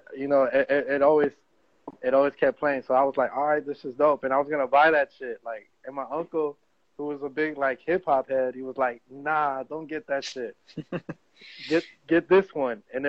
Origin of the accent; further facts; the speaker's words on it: Los Angeles, California, United States; I originate from South Central Los Angeles. I was born in White Memorial Hospital in Boyle Heights, but, I grew up in South Central L.A.